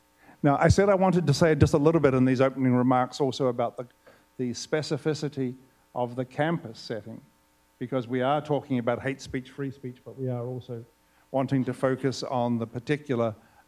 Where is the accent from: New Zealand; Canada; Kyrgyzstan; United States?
New Zealand; Eduardo mentioned that I'm a New Zealander.